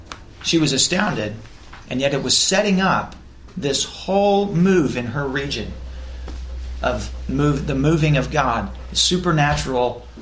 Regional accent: Spokane, Washington, United States; You think about, I'm from Spokane. Well, it's not Seattle. Well, it's not Portland.

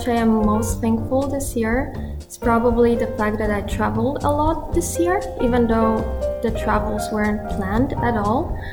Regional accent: Krakow, Lesser Poland, Poland; I'm from Krakow, Poland.

